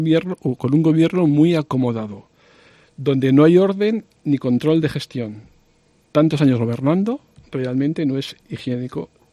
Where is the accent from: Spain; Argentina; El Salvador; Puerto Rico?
Spain; Sabiñánigo, Aragon; primero porque soy de Sabiñánigo y veo como día tras día la población envejece